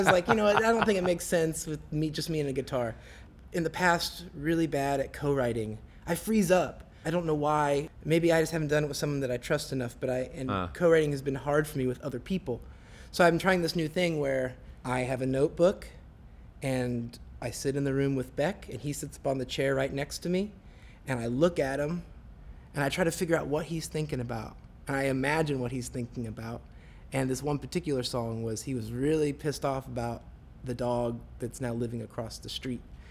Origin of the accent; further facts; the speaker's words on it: Indiana, United States; Growing up in Indiana, I saw these signs that said, the trail of death.